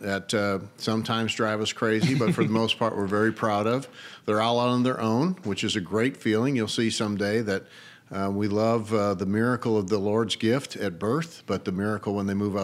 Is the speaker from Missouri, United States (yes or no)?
yes; St. Louis, Missouri, United States; So I grew up in North City, St. Louis, so on the eastern side of Missouri. I was very much an inner city person.